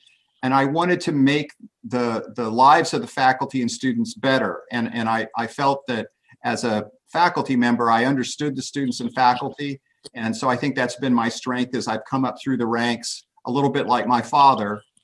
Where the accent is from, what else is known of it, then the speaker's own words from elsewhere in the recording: California, United States; born there; also born or lived in Alaska; I was born in California. I lived for 3 years on Kodiak Island in Alaska. So I had a very, very adventurous childhood.